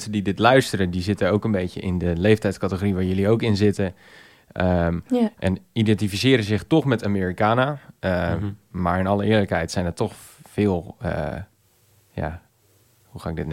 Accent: Netherlands; die wij als Nederlanders vaak ook gewoon niet kennen.

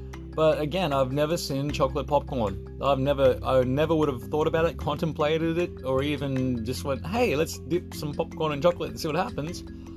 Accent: Australia; and I'm an Australian

